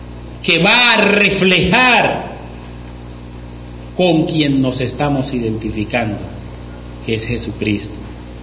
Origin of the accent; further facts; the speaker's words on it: Colombia; No, nosotros es como si un europeo viniera aquí a decirnos a nosotros qué debemos hacer nosotros como colombianos.